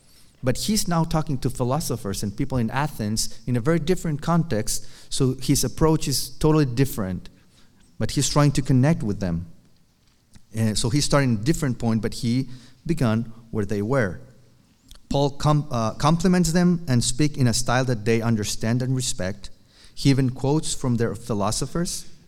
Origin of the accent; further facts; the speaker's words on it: Tijuana, Baja California, Mexico; So I grew up in Tijuana, and we didn't have cable TV, so I used to watch some of the American shows in my TV.